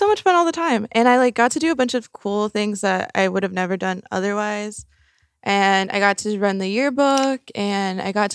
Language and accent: English; New Jersey, United States; first language Portuguese; English is a second language; also born or lived in Brazil; So anyways, I was born in New Jersey and then we moved to Brazil like almost immediately. I learned Portuguese first in Brazil and then we came back to America.